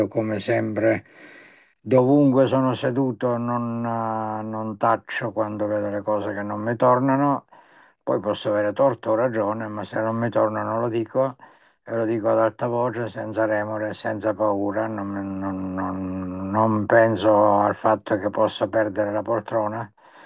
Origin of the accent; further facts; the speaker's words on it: Salerno, Campania, Italy; now in Siena, Italy; sono stato consigliere poi a Salerno nella mia terra di origine e adesso sono 19 anni che sono a Siena.